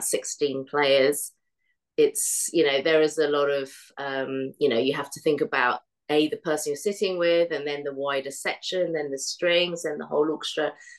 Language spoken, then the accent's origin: English; Bromley, London, United Kingdom; I am actually from Bromley, and they have a huge, huge youth music department